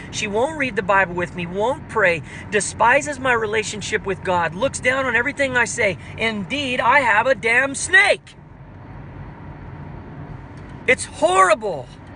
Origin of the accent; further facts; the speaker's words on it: India; I'm wounded every time you mention that I'm quiet, or you mention I'm from India, or you mention I'm an introvert.